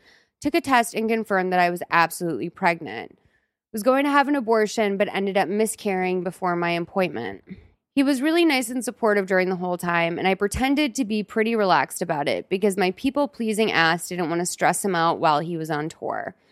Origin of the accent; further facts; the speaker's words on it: Boston, Massachusetts, United States; now in Los Angeles, United States; Like, I'm from Boston. Like, I live in LA.